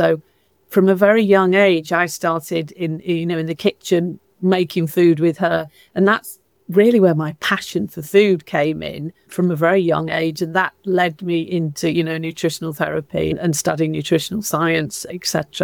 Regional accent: London, United Kingdom; now in Stockholm, Sweden; I am actually British from London. But at the moment, I'm living in Stockholm in Sweden, which is beautiful for anybody that's been to Scandinavia.

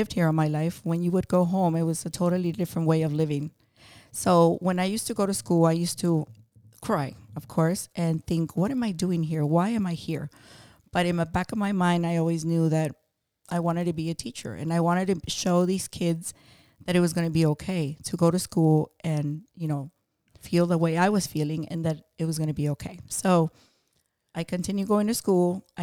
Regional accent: Fellsmere, Florida, United States; I went to school in Fellsmere. So I'm so excited to be back in my hometown. This is where I went to school.

